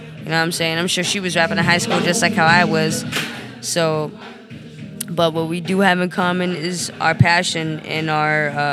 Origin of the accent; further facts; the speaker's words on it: Los Angeles, California, United States; I grew up in the San Fernando Valley. So literally, like, we're on completely different sides of Los Angeles.